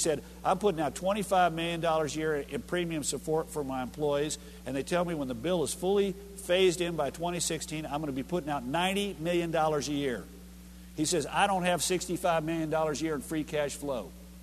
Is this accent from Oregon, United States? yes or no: no; Texas, United States; Look, I'm from Texas. I have to have a hunting lease. It's a moral obligation of a Texan to have a hunting lease.